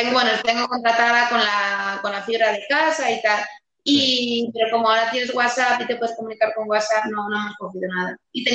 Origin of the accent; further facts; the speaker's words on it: Madrid, Community of Madrid, Spain; dos de ellos son de Carabanchel, que es de donde soy yo, de toda mi vida